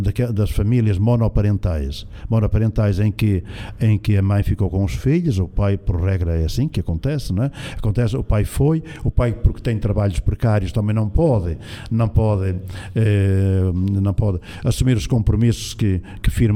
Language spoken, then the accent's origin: Portuguese; Brazil; now in Portugal; Eu sou brasileiro, mas eu era vendedor em Portugal.